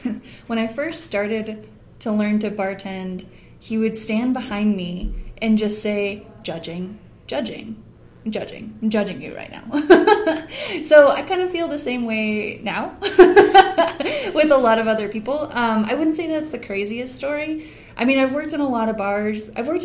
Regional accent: Arizona, United States; moved away as an adult; now in Colorado, United States; Originally, I'm from Arizona. I moved to Colorado a couple of years ago.

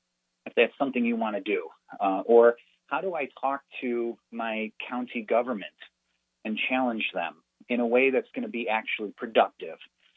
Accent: Chicago, Illinois, United States; now in Utah, United States; I'm not from Utah. I'm born and raised in Chicago. So where I come from, the sort of leaning of the ideological bent is very different than here in Utah.

